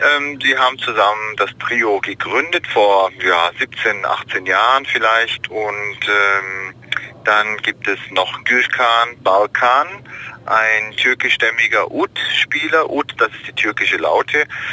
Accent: Ulm, Baden-Württemberg, Germany; born there; now in Freiburg, Germany; Ich bin gebürtiger Ulmer

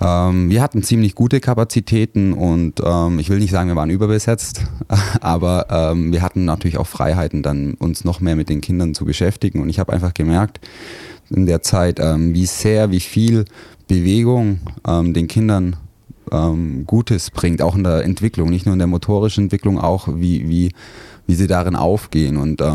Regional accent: Neu-Ulm, Bavaria, Germany; Aber ursprünglich aufgewachsen bin ich in Neu-Ulm, in einem kleinen Vorort von Neu-Ulm, Burlafingen, vielleicht sagt das dem einen oder anderen etwas. Ländlich, das war schön für mich auf jeden Fall

